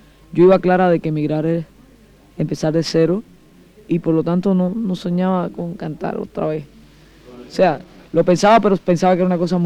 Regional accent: Cuba; moved away; also born or lived in Colombia; Nosotros salimos de Cuba a un contrato a Colombia, estuvimos viviendo en Colombia casi 3 años.

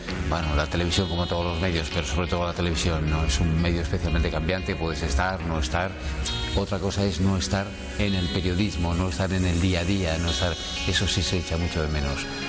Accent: Madrid, Community of Madrid, Spain; also born or lived in Toledo; he nacido en Toledo, y es verdad, y mi familia es de Toledo, pero yo soy muy de Madrid, porque he vivido siempre en Madrid. Entonces tengo de Toledo los recuerdos de los veranos.

